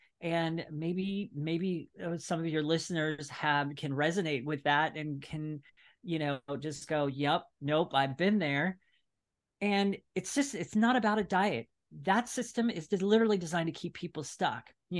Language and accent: English; San Diego, California, United States; I am actually from San Diego, California, so Southern California, United States.